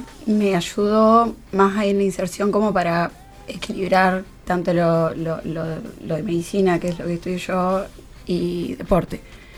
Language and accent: Spanish; Rocha, Uruguay; yo también soy del interior, soy de Rocha.